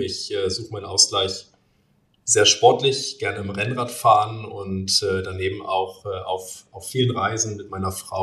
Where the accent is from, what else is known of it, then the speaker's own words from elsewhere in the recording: Bremen, Germany; bin gebürtiger Bremer.